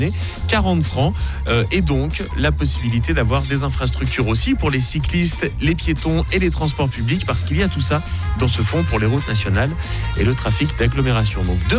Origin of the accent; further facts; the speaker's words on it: Switzerland; Ça finance l'entretien, l'exploitation, le développement des autoroutes chez nous en Suisse.